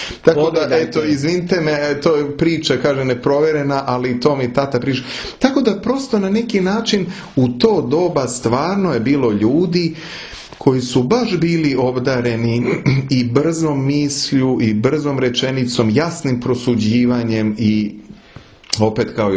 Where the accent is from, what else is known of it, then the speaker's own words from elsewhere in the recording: Vojvodina, Serbia; ja sam ipak iz Vojvodine, crnica zemlja i onda poreklom